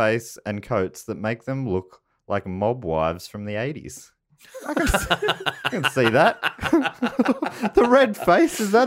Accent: Scotland, United Kingdom; I'm pretty Scottish, so.

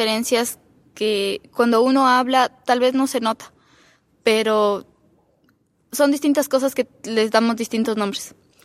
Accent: Ecuador; Yo soy ecuatoriana.

